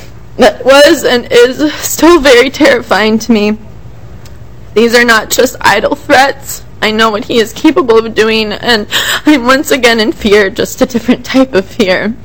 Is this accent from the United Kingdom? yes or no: no; Prior Lake, Minnesota, United States; 21 years old, and I'm from Prior Lake, Minnesota.